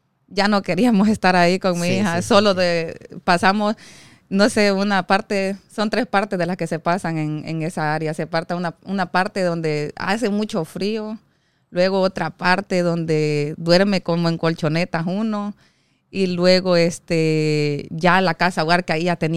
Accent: El Salvador; moved away; yo vine huyendo de El Salvador, de muchas cosas que son muy delicadas hablarlas.

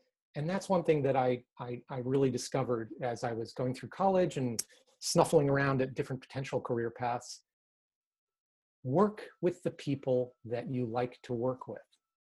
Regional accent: New York, United States; I grew up in New York and in New York State. Grew up in the suburbs of New York City

